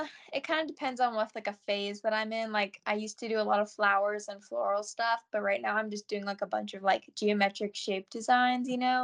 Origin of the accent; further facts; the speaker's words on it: Durham, North Carolina, United States; I'm a rising junior at Elon, and I'm from Durham, North Carolina.